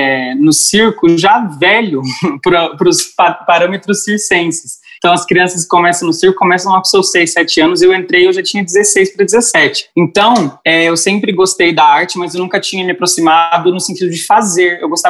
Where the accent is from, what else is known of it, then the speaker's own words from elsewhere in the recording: Londrina, Paraná, Brazil; tenho 20 anos de idade, eu sou de Londrina, aqui no Paraná. Eu sou também ex-aluno do Marista Escola Social Irmão Acácio